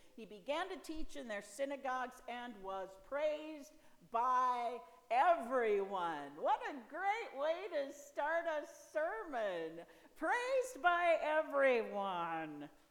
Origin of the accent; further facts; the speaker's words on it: Buffalo, Minnesota, United States; So Stratford is not my hometown. Buffalo, Minnesota is my hometown. If I were to go back there and preach, they would expect me to say all kinds of nice things. And I would. I had a great childhood there.